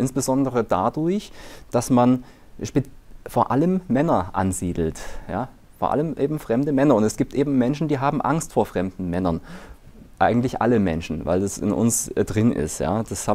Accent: Saxony, Germany; obwohl ich bin ja Sachse, ne? Muss man auch dazu sagen, da komme ich eigentlich her ursprünglich, ja.

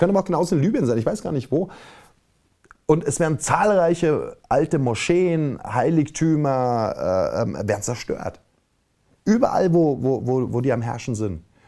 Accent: Bavaria, Germany; Das ist ja wie in meiner Heimat in Bayern.

